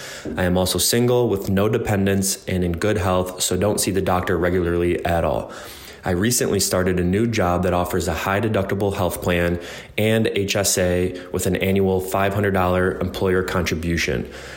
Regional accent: New York, United States; I'm from New York. I'm a 27-year-old Marine Corps veteran

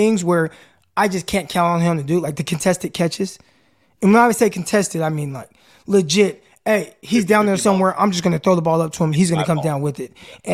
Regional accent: Stockton, California, United States; So you know, I'm from Stockton.

